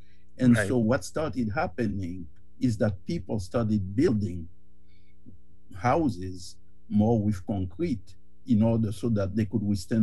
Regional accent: Haiti; in the decades that I was growing up in Haiti and since that time

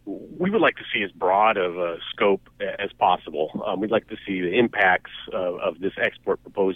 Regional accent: Camas, Washington, United States; I'm from Camas, Washington. I have a lot of family in Camas. And we're a rail community

